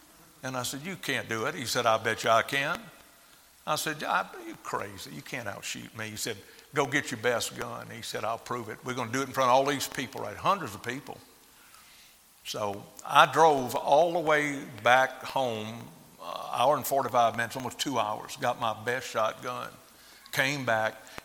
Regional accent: Louisiana, United States; So I'm actually full-blooded Cajun out of Louisiana.

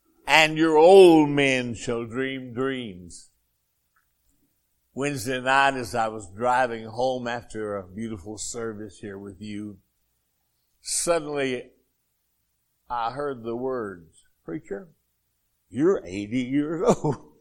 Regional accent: Arkansas, United States; accent: Arkansas; I'll just quote that whole verse to you in Hebrew with my Arkansas accent.

